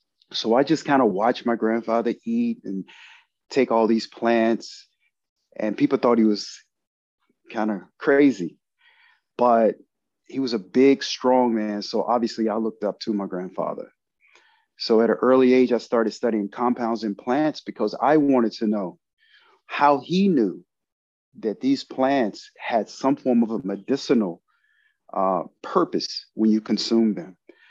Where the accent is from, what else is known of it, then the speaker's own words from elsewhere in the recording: Lebanon, Tennessee, United States; My grandfather raised me. I grew up in Tennessee, Lebanon, Tennessee, about 30 miles from Nashville.